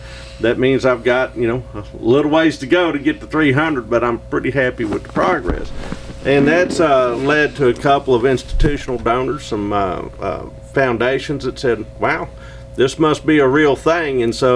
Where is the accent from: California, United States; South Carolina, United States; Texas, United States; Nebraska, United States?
Texas, United States; accent: Texan; Texan, and they needed to find a unique Texan. And I think that for the first time in my academic career, my accent probably proved to be an asset instead of a sign of curiosity.